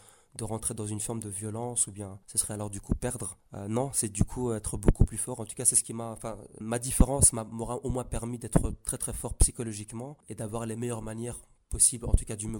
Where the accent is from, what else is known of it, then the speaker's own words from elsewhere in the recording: Belgium; je suis marocain avec mes racines. Mais je suis avant tout musulman, c'est ma religion. Je suis belge